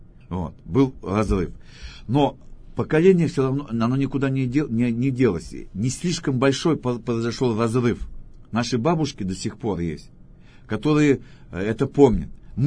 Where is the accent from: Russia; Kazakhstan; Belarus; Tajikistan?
Kazakhstan; А так как я казах, у меня есть много друзей мусульман.